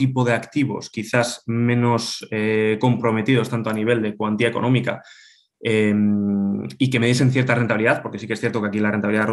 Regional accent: Bilbao, Basque Country, Spain; soy un chico de Bilbao, de 34 años, soy economista.

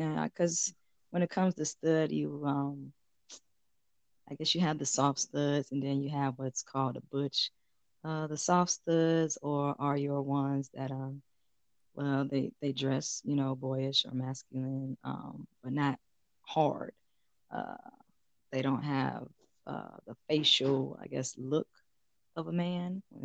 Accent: Miami, Florida, United States; also born or lived in Augusta; I am from Miami originally, military brat. Ended up in a small city called Augusta, Georgia, and making my way to Charlotte, to the new city.

